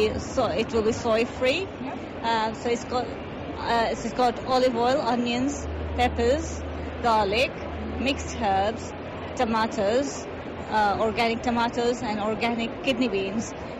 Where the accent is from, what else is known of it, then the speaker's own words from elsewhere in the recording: Kenya; born there; I was born in Kenya